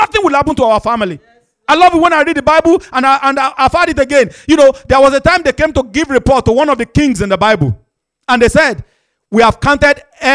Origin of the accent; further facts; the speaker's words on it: Nigeria; now in United Kingdom; I was a Nigerian, and I'm still a Nigerian. Amen. And now I'm a British.